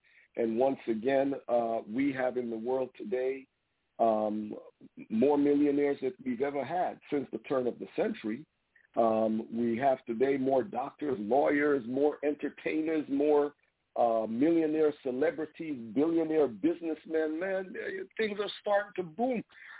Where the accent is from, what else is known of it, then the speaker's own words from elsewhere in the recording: Brooklyn, New York, United States; I grew up in East Flatbush, Brooklyn.